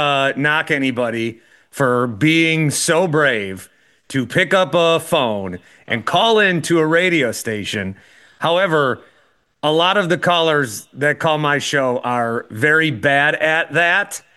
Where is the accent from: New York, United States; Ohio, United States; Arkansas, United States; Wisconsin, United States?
Wisconsin, United States; I was interviewed one time for like the town I grew up in Wisconsin.